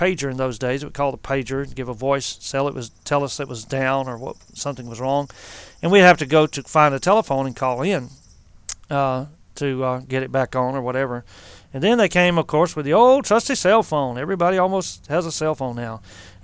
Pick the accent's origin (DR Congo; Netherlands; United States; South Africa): United States; Rock Hill, South Carolina; now in Henderson, United States; Which lasted for about a year, till I moved up here to Henderson in 86. I am originally from the Fort Mill, Rock Hill area of South Carolina.